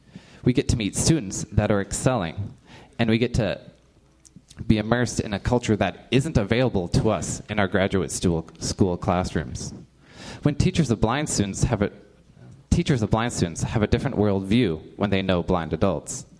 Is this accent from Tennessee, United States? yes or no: no; New Hampshire, United States; I have to admit, I'm from New Hampshire, and I'm kind of scared of the South.